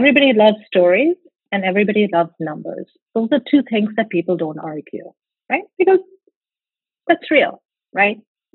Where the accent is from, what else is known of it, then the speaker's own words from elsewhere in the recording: India; moved away as an adult; now in New York, United States; Well, I moved from India to New York in 1990 to study, and one day to be able to do a podcast with Megan.